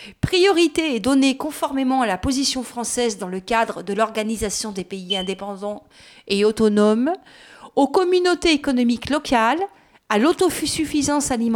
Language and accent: French; France; born there; hein, et pourtant je suis française, j'ai une carte d'identité française, je suis née en France